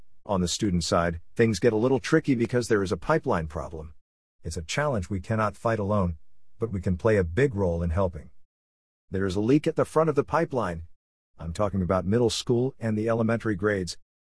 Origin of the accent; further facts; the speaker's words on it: India; now in United States; Well, I came to the US with a lot of inherent advantages that I enjoyed growing up in India.